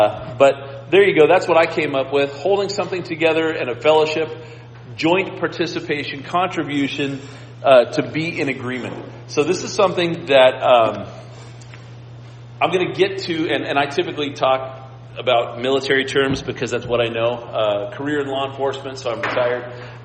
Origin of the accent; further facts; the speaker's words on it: Scotland, United Kingdom; I have a very long fuse, but when I lose it, I tend to lose it pretty good. I'm Scottish.